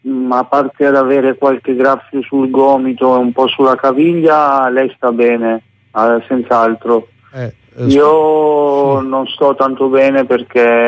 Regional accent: Milan, Lombardy, Italy; born there; No, non sono napoletano, sono nato a Milano.

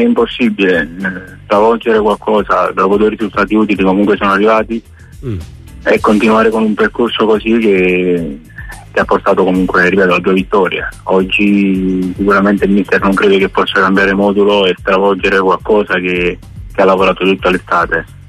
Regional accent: Naples, Campania, Italy; sono napoletano

